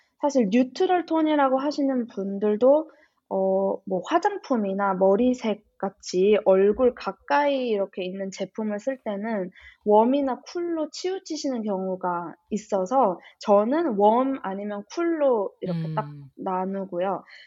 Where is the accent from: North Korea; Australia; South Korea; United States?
Australia; 호주에서 자랐고